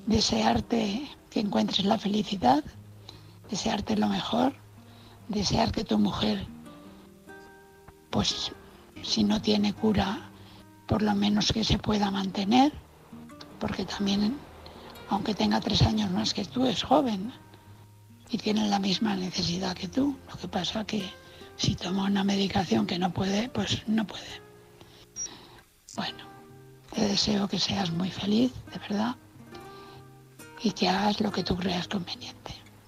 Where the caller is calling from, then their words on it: Valencia, Valencian Community, Spain; de Valencia.